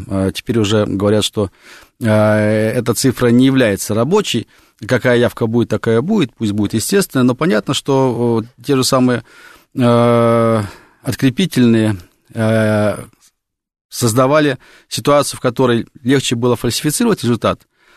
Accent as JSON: {"language": "Russian", "country": "Russia", "said": "Они говорят, вы откуда? Я говорю, из России."}